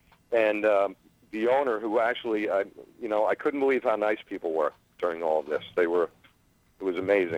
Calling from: Centereach, New York, United States; Calling from Centereach.

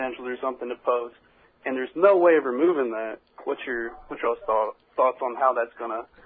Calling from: Kentucky, United States; I have a question to Eastern Kentucky.

